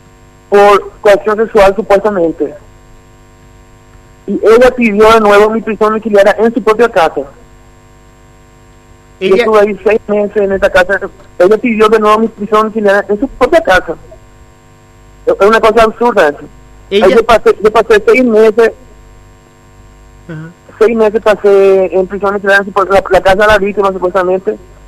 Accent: Paraguay; now in Brazil; Desde 2014, yo soy brasileño, tanto paraguayo como brasileño, pero hace unos tiempos atrás yo renuncié totalmente a mi nacionalidad paraguaya.

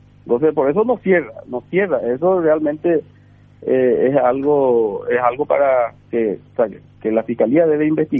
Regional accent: Alto Paraná, Paraguay; yo soy oriundo de Alto Paraná

